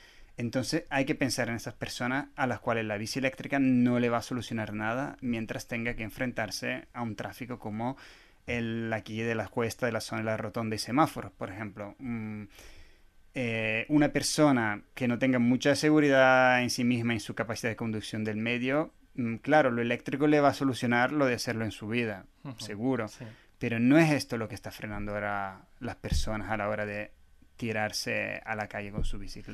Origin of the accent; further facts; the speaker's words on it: Bergamo, Lombardy, Italy; yo lo vi, por ejemplo, implantado en mi ciudad de origen en Italia, que la nombramos antes, que es Bérgamo, que es una ciudad también muy amiga del coche y bastante poco amiga de la bicicleta